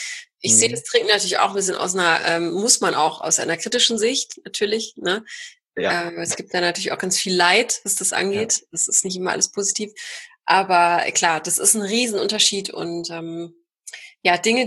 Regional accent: North Rhine-Westphalia, Germany; Ich komme ja eigentlich aus NRW

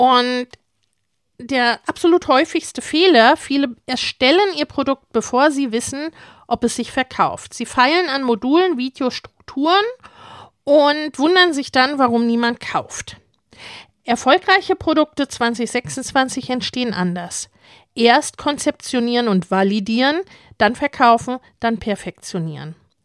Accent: Hesse, Germany; born there; ich bin in Hessen geboren

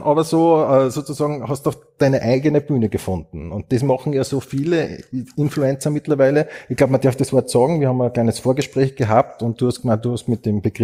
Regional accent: Upper Austria, Austria; Ich bin aus Oberösterreich

